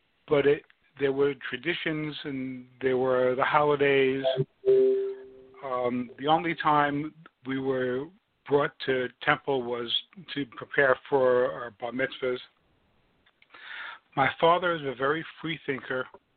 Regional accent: Massapequa, New York, United States; also born or lived in Queens / Uniondale; I was born in Queens. I was raised first in Uniondale till I was 3. And then my parents moved us to Massapequa, which is out on the island, the eastern end of Nassau County, where I was raised and lived until I moved out.

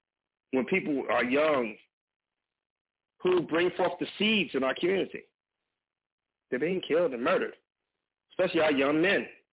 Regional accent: California, United States; I'm from California. So I'm built that way to look for carjackers, okay?

